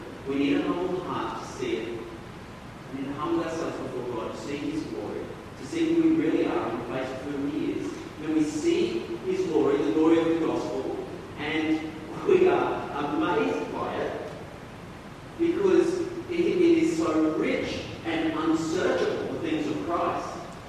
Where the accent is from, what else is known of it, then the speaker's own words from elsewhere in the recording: Australia; I'm Australian.